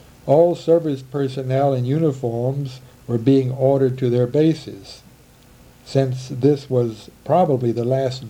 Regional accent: Beaumont, Texas, United States; So I grew up in Beaumont, county seat of Jefferson, an oil-rich rice and lumber town on the Neches River.

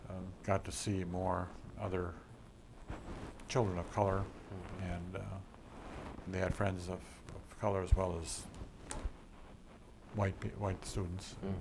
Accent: Wisconsin, United States; I was familiar with the eastern Wisconsin agriculture where I grew up

